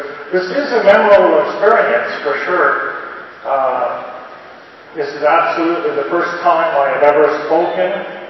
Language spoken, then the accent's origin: English; Alberta, Canada; We went in, we're from Alberta, so we're conservative, and we came in, and we're not agents of social change, we're agents of social awareness.